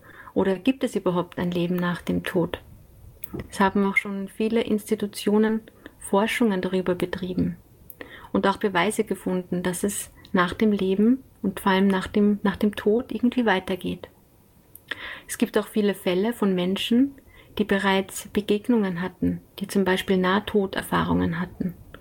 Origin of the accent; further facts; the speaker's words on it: Lower Austria, Austria; ich komme aus Niederösterreich